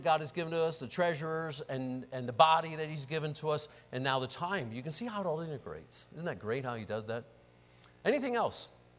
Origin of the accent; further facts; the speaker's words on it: Pennsylvania, United States; Growing up in the Pennsylvania Dutch country, there was a very good illustration of meditating.